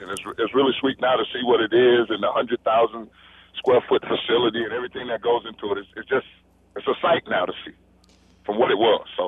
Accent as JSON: {"language": "English", "town": "Orlando", "region": "Florida", "country": "United States", "tie": "born or raised there", "said": "I was raised in Orlando."}